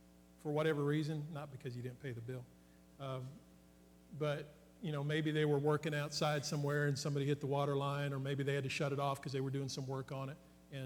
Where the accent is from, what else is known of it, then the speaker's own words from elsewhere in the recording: Illinois, United States; And in the wintertime, I grew up in Illinois.